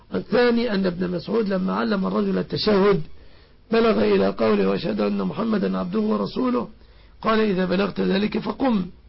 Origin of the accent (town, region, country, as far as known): Egypt